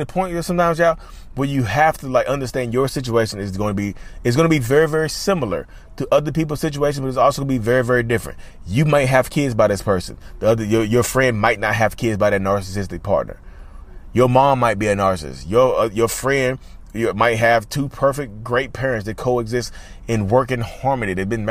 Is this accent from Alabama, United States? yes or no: no; North Carolina, United States; in-person meetup coming in North Carolina, my home state.